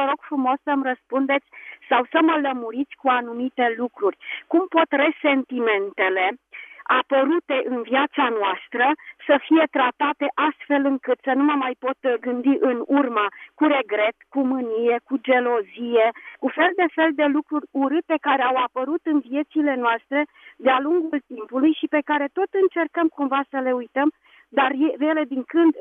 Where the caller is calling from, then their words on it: Bucharest, Romania; din București.